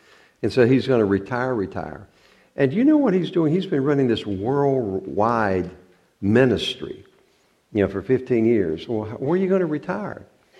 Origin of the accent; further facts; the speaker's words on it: North Carolina, United States; Growing up in North Carolina, do you know the famous last words of a redneck?